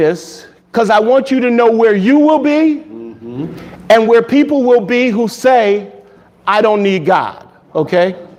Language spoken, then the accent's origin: English; Los Angeles, California, United States; I grew up in South Central LA. It was a horrible experience.